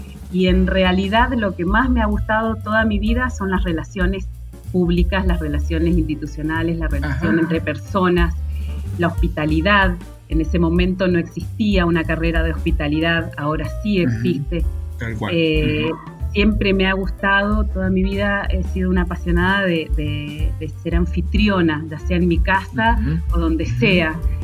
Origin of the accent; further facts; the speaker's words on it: General Alvear, Mendoza, Argentina; now in Mendoza, Argentina; me vine a vivir a Mendoza desde General Alvear, muy joven, porque bueno, General Alvear en aquella época no existían facultades, universidades